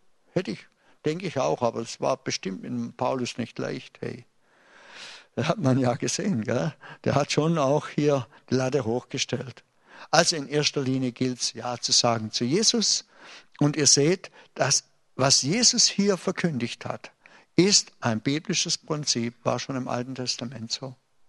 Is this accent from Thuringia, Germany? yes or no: no; Baden-Württemberg, Germany; dass als Schwabe wir immer wieder Probleme haben mit unserem Geiz und mit dem Geben.